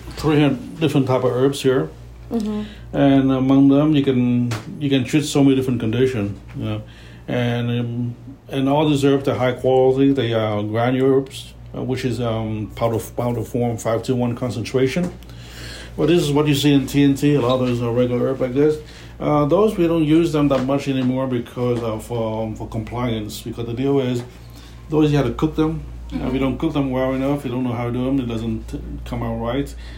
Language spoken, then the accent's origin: English; Vietnam; moved away; Coming from Asia, so Oriental medicine has been part of the culture over there. Born and raised in Vietnam, came here.